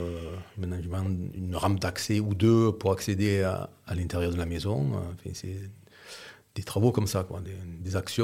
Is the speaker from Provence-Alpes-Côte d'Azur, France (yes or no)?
yes; Aix-en-Provence, Provence-Alpes-Côte d'Azur, France; Je suis d'Aix-en-Provence et j'habite à Saint-Trinite.